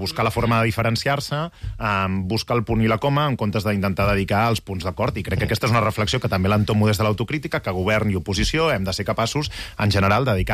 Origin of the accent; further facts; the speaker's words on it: Catalonia, Spain; com a catalans i catalanes